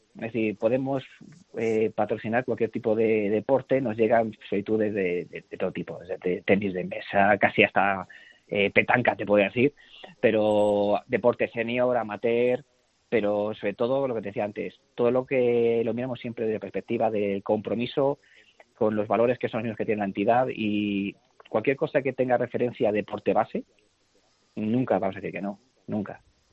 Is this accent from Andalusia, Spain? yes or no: no; Madrid, Community of Madrid, Spain; yo soy madrileño, he vivido toda la vida al lado del Calderón